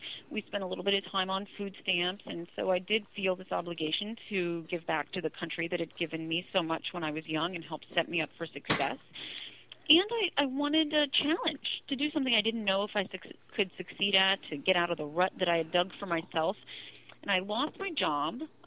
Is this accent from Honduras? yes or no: no; Columbus, Ohio, United States; I was born in Columbus, Ohio